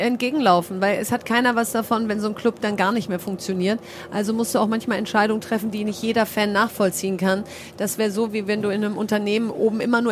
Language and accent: German; Bielefeld, North Rhine-Westphalia, Germany; Und ich bin in Bielefeld aufgewachsen und ganz stolze Bielefelderin.